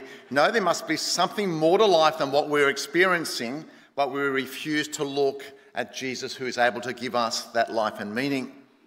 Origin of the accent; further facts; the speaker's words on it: Sydney, New South Wales, Australia; I'm from the western suburbs of Sydney.